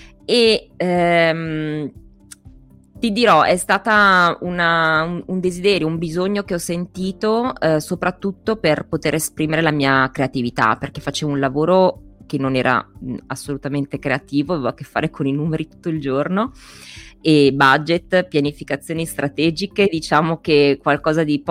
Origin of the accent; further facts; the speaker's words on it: Milan, Lombardy, Italy; born there; E poi sono milanese di nascita, non di origine, perché in realtà quelle sono sparse in tutta Italia